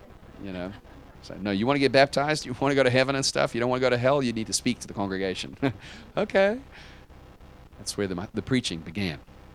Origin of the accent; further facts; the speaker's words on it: South Africa; also born or lived in United States; I grew up in a single-parent household in South Africa, and I was born in America, and my dad is American, but my mom and my dad were divorced when I was young, and I was raised in South Africa.